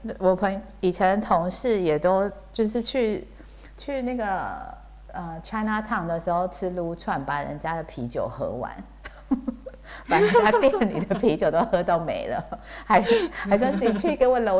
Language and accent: Chinese; Taiwan; now in London, United Kingdom; ， 我来自台湾，然后跟安琪认识也是很巧妙的一个机缘，然后现在来英国已经六年了，住在伦敦